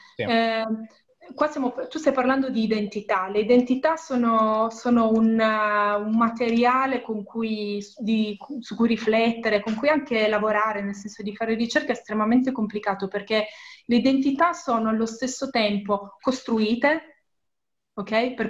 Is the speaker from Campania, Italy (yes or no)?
no; Turin, Piedmont, Italy; io vengo da Torino